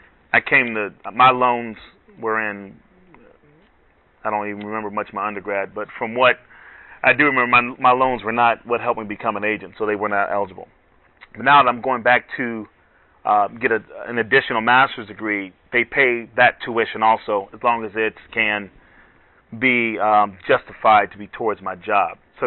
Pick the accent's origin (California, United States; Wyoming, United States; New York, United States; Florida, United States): Florida, United States; Miami; So I come from Miami, so they send me to whatever city needs somebody at that time.